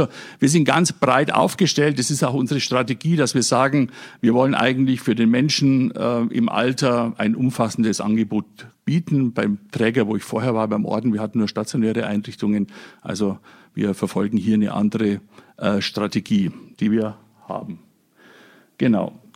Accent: Eichstätt, Bavaria, Germany; moved away; Da komme ich auch her, aus Bayern. Man hört es ein bisschen, ich bin kein Thüringer. Bin aber schon seit 10 Jahren hier

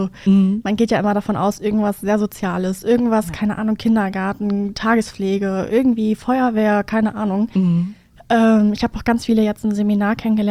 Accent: North Rhine-Westphalia, Germany; now in Düsseldorf, Germany; Ja, also eigentlich komme ich vom Dorf, aus dem Sauerland und ich bin mit meinen Eltern damals dann hier nach Düsseldorf gezogen.

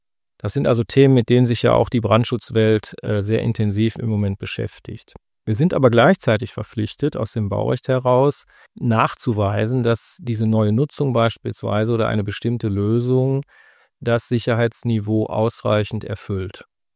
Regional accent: North Rhine-Westphalia, Germany; mein Heimatbundesland Nordrhein-Westfalen

